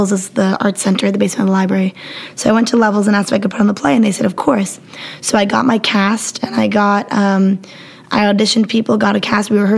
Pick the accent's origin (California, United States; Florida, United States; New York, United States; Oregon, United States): New York, United States; However, I was born and raised in New York, and my whole life I've gone to Holy Martyrs, the Armenian church in Bayside.